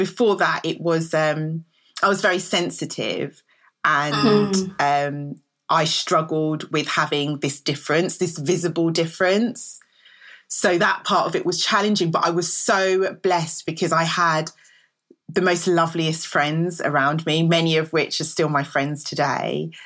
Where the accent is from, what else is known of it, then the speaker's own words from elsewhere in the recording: London, United Kingdom; I grew up in West London, kind of Northwest London, which is really, really diverse.